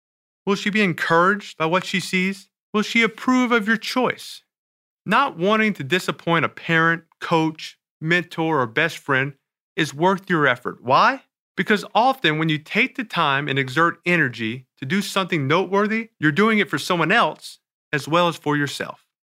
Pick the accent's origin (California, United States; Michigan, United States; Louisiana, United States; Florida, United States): Louisiana, United States; New Orleans; In New Orleans, my hometown, Hurricane Katrina shuttered their classrooms and forced thousands to migrate and finish school in other parts of the country.